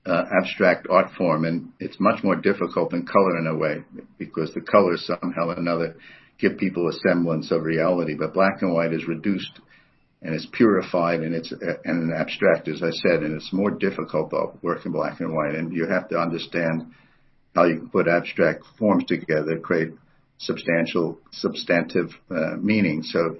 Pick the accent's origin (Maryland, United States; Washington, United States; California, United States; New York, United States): New York, United States; New York City; So, you know, I grew up in New York, so the whole Jewish culture was predominant there.